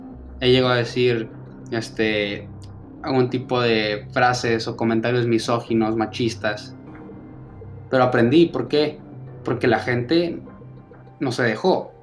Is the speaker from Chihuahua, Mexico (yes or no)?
yes; Ciudad Juárez, Chihuahua, Mexico; hablo de Ciudad Juárez porque es de donde yo soy, donde nací, bueno, no donde nací, la verdad, pero donde crecí. Siento que yo soy de ahí, por eso dije nací.